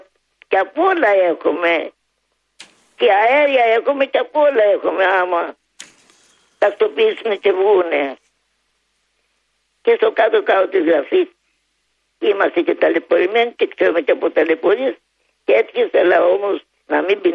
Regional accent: Agia, Crete, Greece; Εγώ είμαι από τα Χανιά, από την Αγιά και ο παπάς μου είναι από τα Κεραμιά.

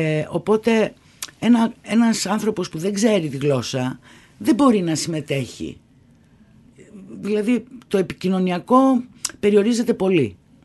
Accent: Greece; Καλή εμπειρία θα έλεγα ότι είναι, όμως εμένα ο τόπος μου είναι η Ελλάδα.

